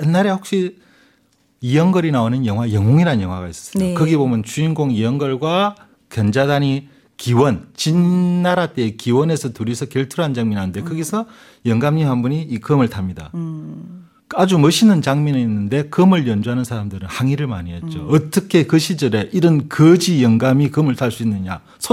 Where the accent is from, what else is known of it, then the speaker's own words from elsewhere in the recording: Busan, South Korea; accent: Busan dialect; 두 분의 목소리가 너무 좋아서 그 속에 묻힌 제 사투리가 굉장히 듣기 별로였대요.